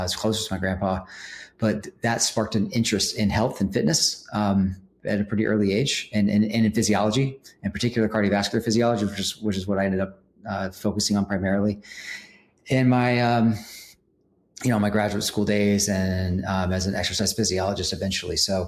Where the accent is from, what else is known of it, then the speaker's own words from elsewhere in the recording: Marietta, Georgia, United States; I was born in the Atlanta area, suburbs of North Atlanta, Marietta, Georgia, where I mostly grew up.